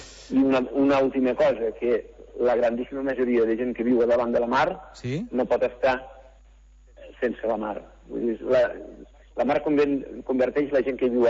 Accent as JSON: {"language": "Catalan", "town": "Sarroca de Lleida", "region": "Catalonia", "country": "Spain", "said": "jo vinc de Terrantins. Jo soc de Sarroca de Lleida, d'un poble proper de Lleida."}